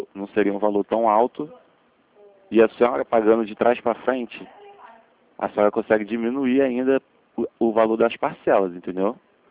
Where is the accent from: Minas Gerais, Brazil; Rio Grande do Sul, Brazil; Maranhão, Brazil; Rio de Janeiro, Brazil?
Rio de Janeiro, Brazil; Eu sou do Rio